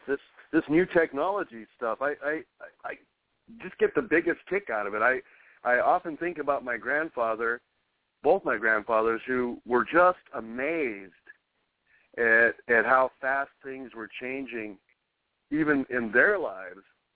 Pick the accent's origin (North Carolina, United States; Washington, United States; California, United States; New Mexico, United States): New Mexico, United States; I know I had that growing up in New Mexico.